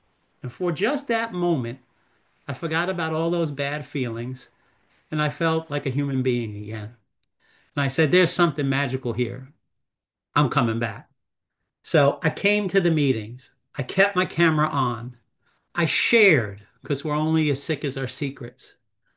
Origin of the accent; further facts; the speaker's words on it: White Plains, New York, United States; I'm from White Plains, New York.